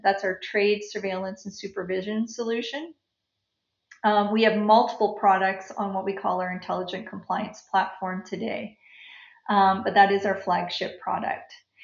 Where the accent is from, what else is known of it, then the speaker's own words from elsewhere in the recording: Ontario, Canada; also born or lived in Ottawa; now in Saint John, Canada; I was born in Ottawa. I grew up in Southern Ontario. I've spent my adult life in St. John, New Brunswick.